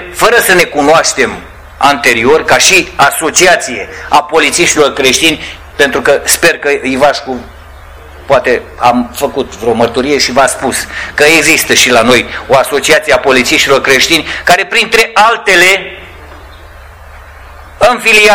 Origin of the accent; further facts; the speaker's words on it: Oltenia, Romania; now in Ploiești, Romania; Vin din Ploiești, dar sunt din Oltenia.